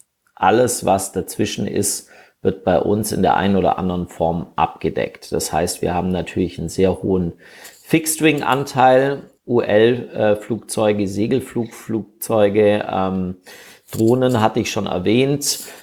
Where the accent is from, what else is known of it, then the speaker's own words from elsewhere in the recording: Friedrichshafen, Baden-Württemberg, Germany; ich bin hier gebürtig aus Friedrichshafen am schönen Bodensee